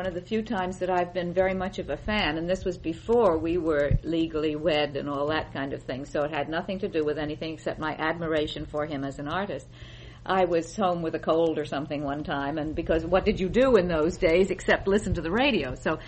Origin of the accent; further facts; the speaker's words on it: New York City, New York, United States; born there; I was not. I was born in Manhattan under a bridge.